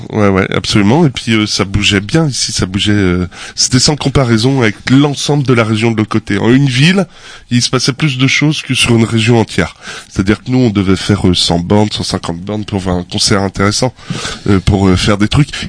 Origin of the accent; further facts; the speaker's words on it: Grand Est, France; Moi, je suis du Grand Est. C'est une région qui s'appelle le Grand Est.